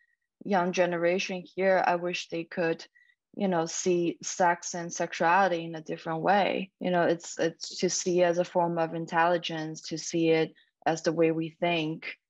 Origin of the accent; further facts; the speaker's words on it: Ningbo, Zhejiang, China; In Ningbo.